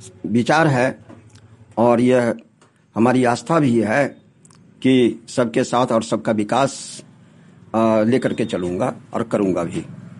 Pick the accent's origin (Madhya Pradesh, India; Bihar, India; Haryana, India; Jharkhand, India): Bihar, India; Dumrojor; और मैं ग्राम डुमरोजोर पोस्ट गढ़ी थाना खैरा जिला जमुई का निवासी हूँ।